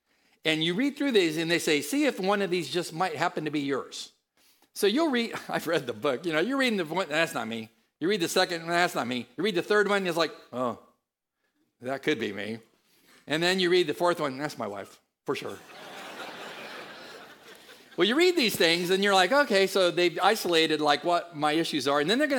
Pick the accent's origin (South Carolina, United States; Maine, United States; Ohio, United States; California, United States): California, United States; San Diego; First one is from a couple from San Diego, my hometown